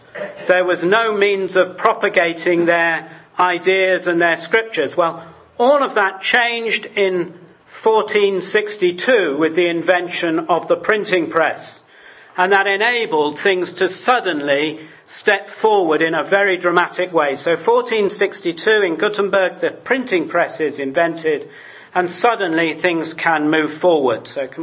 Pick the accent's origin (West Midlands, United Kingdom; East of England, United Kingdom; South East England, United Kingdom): West Midlands, United Kingdom; Coventry; born there; Coventry, I was born in Coventry.